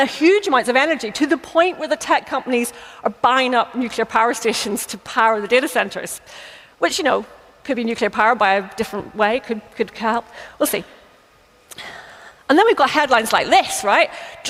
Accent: Northern Ireland, United Kingdom; So everyone, even Northern Ireland, my home country, was asked.

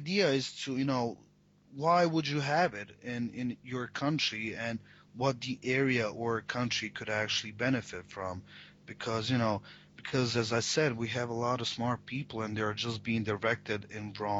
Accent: Tuzla, Federation of Bosnia and Herzegovina, Bosnia & Herzegovina; my hometown, Tuzla, was just, you know, not appropriate.

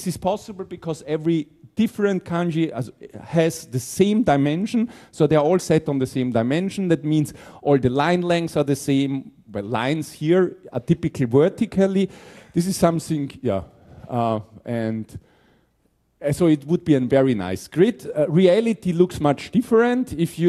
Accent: Japan; now in Taiwan; I'm in Taiwan, where they use traditional Hanzi. I come from Japan, I'm used to Japanese typesetting rules.

